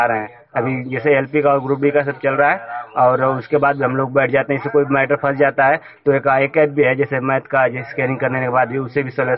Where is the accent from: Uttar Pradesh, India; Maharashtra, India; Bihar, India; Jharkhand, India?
Uttar Pradesh, India; Alawalpur; मैं अलावलपुर थाना जंगीपुर डिस्ट्रिक्ट गाजीपुर का रहने वाला हूँ।